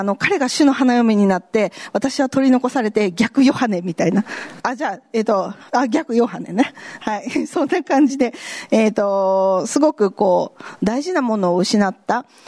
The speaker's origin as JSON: {"language": "Japanese", "region": "Saga", "country": "Japan", "tie": "born or raised there", "said": "佐賀県で育って教会が本当にないから、"}